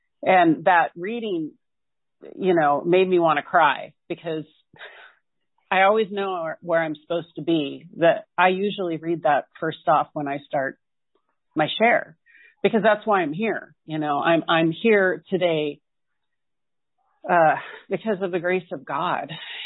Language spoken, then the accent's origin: English; Salem, Oregon, United States; I grew up in Portland, Oregon, in Salem, Oregon, but I would go to my uncle's house in Portland.